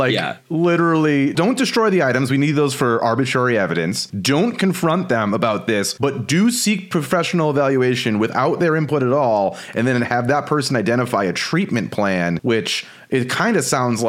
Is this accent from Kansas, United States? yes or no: no; Connecticut, United States; It's Danville, Connecticut, my home state.